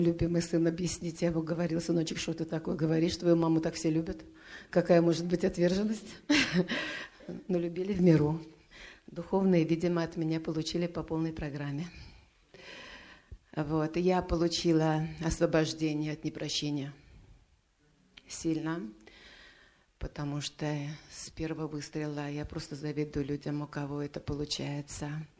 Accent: Tallinn, Harju County, Estonia; Я из Таллина.

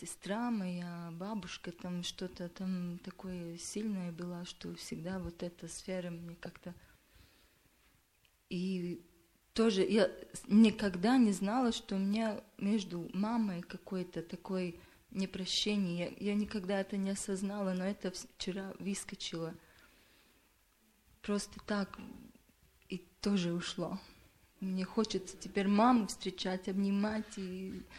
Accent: Riga, Latvia; Я из Риги, из Латвии.

